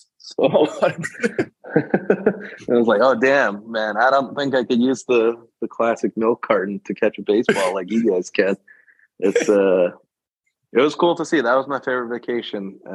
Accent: Calgary, Alberta, Canada; I was born and raised in Calgary

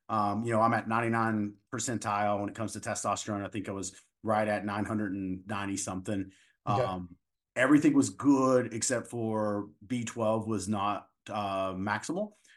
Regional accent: Appalachia, United States; Like, everybody knows, listen, I'm from Appalachia.

